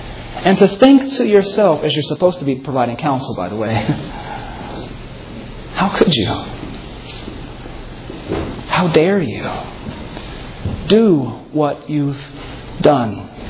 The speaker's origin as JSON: {"language": "English", "town": "Las Vegas", "region": "Nevada", "country": "United States", "said": "What if, God, I'm from Vegas, so I can do a little bargaining."}